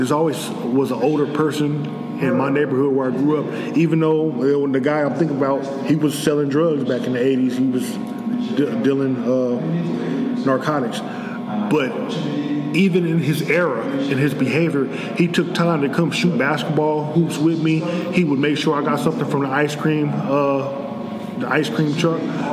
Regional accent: San Jose, California, United States; also born or lived in Compton; I was born in Compton, California back in 75. I was back and forth from Compton to San Jose, California. This is Northern California. Back and forth pretty much all my life. But if you ask me, I grew up in San Jose, East San Jose

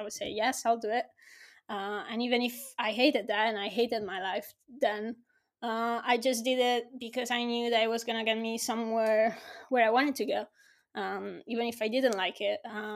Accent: Italy; So I moved back to my hometown, which was the worst. You know, I wanted to fucking move to Hollywood and be free. So imagine going back to my parents in Italy.

